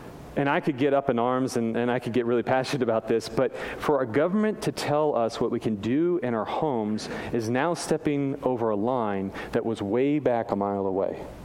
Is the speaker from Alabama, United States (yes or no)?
no; California, United States; My home state, where I grew up, I lived for how long? 34 years? My home state of California is one of the perpetrators of persecuting Christians.